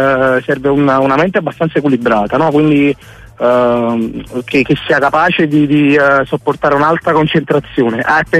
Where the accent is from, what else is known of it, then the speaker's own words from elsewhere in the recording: Barra, Campania, Italy; sono di Barra, originario di Barra.